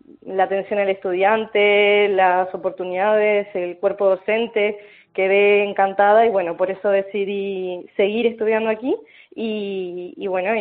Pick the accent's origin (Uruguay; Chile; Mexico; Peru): Uruguay; moved away as an adult; now in Jaén, Spain; Yo en realidad soy de Uruguay, pero bueno, me gané una beca para venir a hacer otro máster en turismo sostenible. Uh-huh. Y bueno, aquí me quedé, en Jaén, encantada en Jaén.